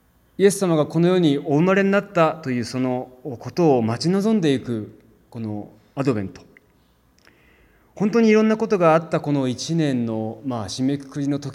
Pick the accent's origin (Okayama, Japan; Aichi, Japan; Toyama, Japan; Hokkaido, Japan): Hokkaido, Japan; Sapporo; now in Fukuoka, Japan; 私はもともと北海道の札幌生まれ札幌育ちですので、寒さには結構強かったはずなんですけれども、もう福岡暮らしが17年目になったもんですから